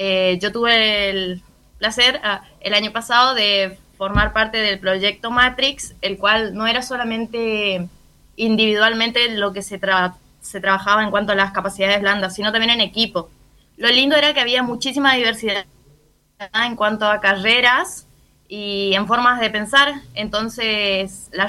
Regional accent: Corrientes, Argentina; Soy de Corrientes.

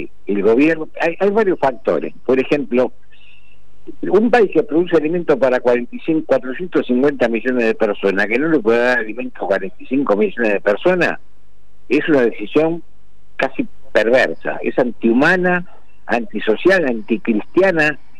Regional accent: Argentina; como argentinos, como seres humanos, como empresarios

